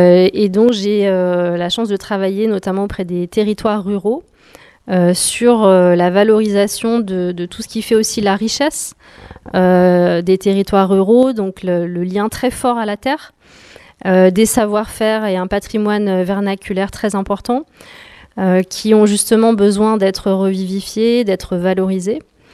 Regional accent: Lyon, Auvergne-Rhône-Alpes, France; Donc moi, je viens de Lyon

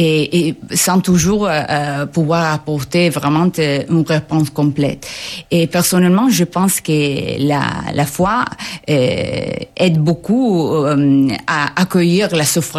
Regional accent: Italy; French is a second language; Oui, je suis italienne.

